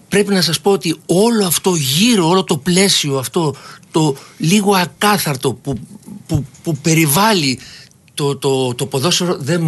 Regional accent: Athens, Attica, Greece; also born or lived in Piraeus; παρότι είμαι Πειραιώτης και έπρεπε να είμαι Ολυμπιακός, Εγώ μεγάλωσα στην Αθήνα πιο πολύ καιρό.

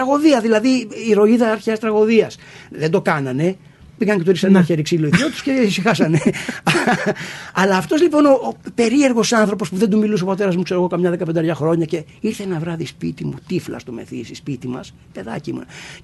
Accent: Athens, Attica, Greece; Το σπίτι στο οποίο μεγαλώσαμε, ένα φτωχόσπιτο στον Γκίζη, με φτώχεια και με κακομοιριά τα πρώτα χρόνια, αλλά με μια τρελή υποστήριξη από τους γονείς μας.

